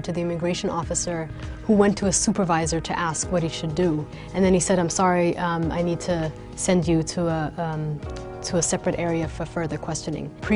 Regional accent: Sudan; now in New York City, United States; I live in the New York City area. I'm a green card holder, and I'm originally from Sudan.

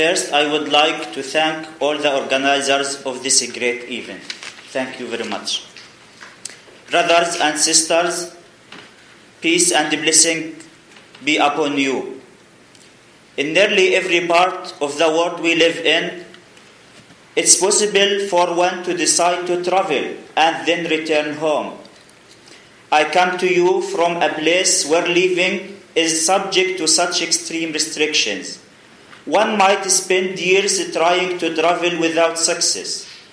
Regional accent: Gaza Strip, Palestine; I came to you from Gaza Strip, which is a small part of Palestine.

